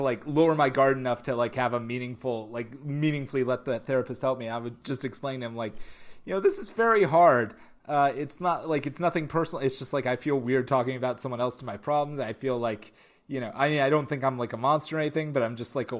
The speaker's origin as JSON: {"language": "English", "country": "Mexico", "tie": "born or raised there", "said": "when I was growing up in Mexico, like, my town only had one channel"}